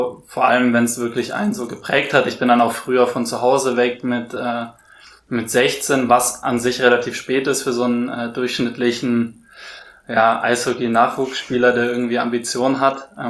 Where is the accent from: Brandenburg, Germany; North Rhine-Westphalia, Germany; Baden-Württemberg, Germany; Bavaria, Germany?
Bavaria, Germany; Würzburg; ich bin in Würzburg aufgewachsen